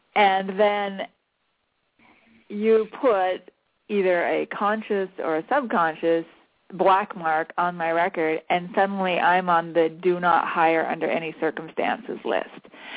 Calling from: Basel, Basel-Stadt, Switzerland; I am calling in from beautiful Basel, Switzerland.

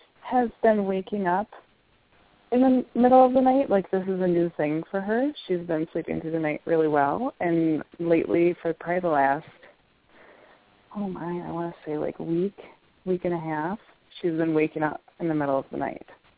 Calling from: St. Peter, Minnesota, United States; Hi, ladies. … from St. Peter.

